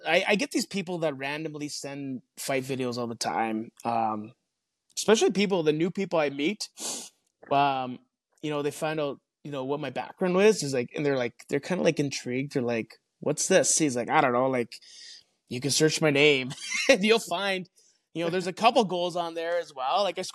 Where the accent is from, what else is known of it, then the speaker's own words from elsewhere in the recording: Canada; accent: Canadian; now in United States; they catch my Canadian accent quite quickly, and you know, so they ask like, oh, what are you doing down here? And, they always ask, are you from the UP? Is like, no, I'm from more north of the UP.